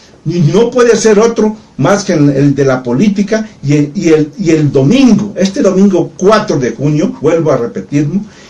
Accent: Valladolid, Yucatán, Mexico; born there; hoy es presidenta municipal de la ciudad donde yo nací, en Valladolid, Yucatán

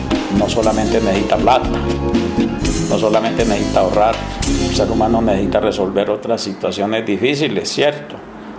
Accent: Tolima, Colombia; also born or lived in Santander; yo soy tolimense y por ahí en mi tierra pues también encuentro mucha gente envidiosa. Pero dicen que es que acá hay más envidiosos, mucho más envidiosa la gente. Y hace 12 años estoy en Santander

